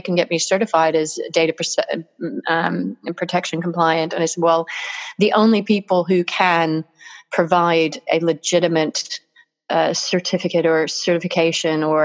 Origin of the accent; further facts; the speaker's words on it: United States; because I'm American, as you can probably tell